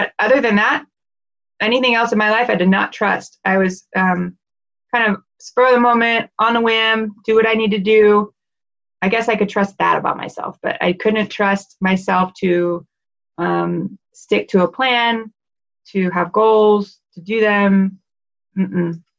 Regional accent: Dallas, Texas, United States; She's actually from Houston. I'm from Dallas originally. She's from Houston. So I really enjoy her just because she reminds me of home.

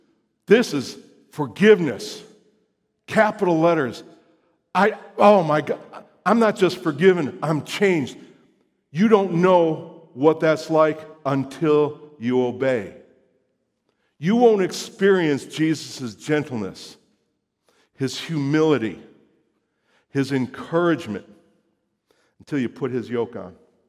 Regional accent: New Jersey, United States; I'm originally from New Jersey, and we don't trust anybody, right?

